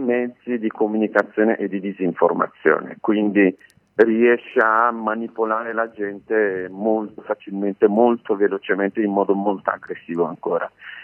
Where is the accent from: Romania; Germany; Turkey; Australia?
Turkey; Istanbul; Italian is a second language; Io mi ricordo quando ero piccolo, nel Salone del Libro di Istanbul